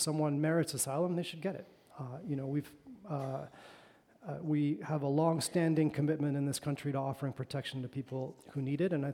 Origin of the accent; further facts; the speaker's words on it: Argentina; Now, I'm from Argentina originally, right?